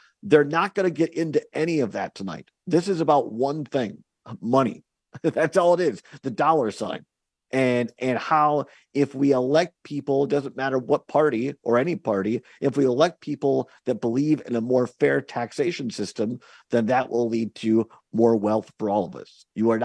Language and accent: English; Richland Center, Wisconsin, United States; WRCE AM 1450 and FM 107.7 is where we are at today here in my hometown, Richland Center.